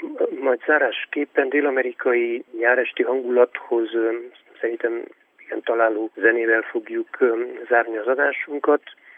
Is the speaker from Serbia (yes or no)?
no; Moldavia, Romania; Moldovában, emlékszem gyerekkoromban ott, ahol felnőttem